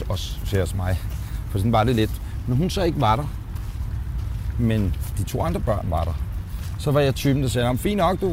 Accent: Ølstykke, Capital Region of Denmark, Denmark; Helt klassisk. Parcelhus. Ølstykke.

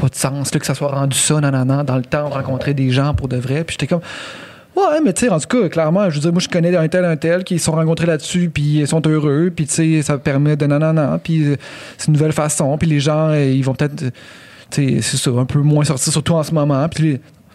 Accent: Quebec, Canada; Québec. Ben, tu sais, là, j'étais à Montréal.

